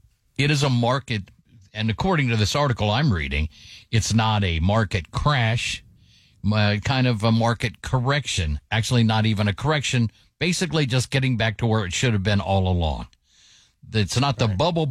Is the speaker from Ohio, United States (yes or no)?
yes; Huber Heights, Ohio, United States; it was like the house I grew up in Huber Heights in Dayton. It was a 3-bedroom ranch on a tiny little lot